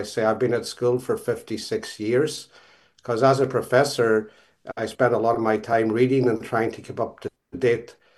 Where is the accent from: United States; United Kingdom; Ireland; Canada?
Ireland; Glengad, County Donegal; I'm from Ballynahona and Glengad and Mallon and North Innishowen.